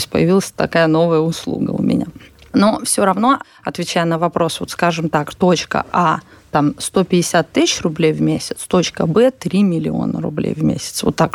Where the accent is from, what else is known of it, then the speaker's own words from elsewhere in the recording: Latvia; но я же из Латвии.